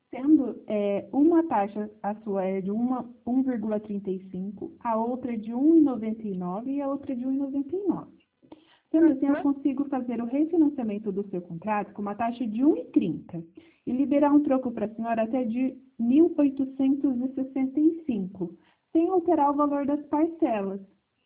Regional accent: Assis, São Paulo, Brazil; now in Santa Catarina, Brazil; Eu fico aqui em Santa Catarina, mas eu sou de Assis.

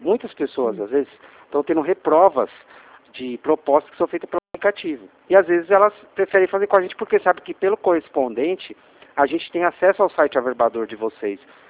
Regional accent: Atibaia, São Paulo, Brazil; eu sou de São Paulo, aqui de Atibaia

